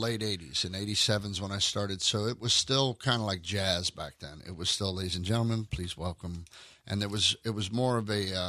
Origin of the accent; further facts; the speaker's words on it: Pittsburgh, Pennsylvania, United States; I did halftime in my hometown in Pittsburgh, which was awesome.